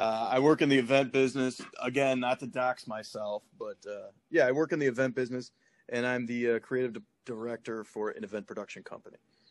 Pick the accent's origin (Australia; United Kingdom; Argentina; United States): United States; Detroit, Michigan; The city means a lot to me, just, you know, as far as it's my hometown type of thing.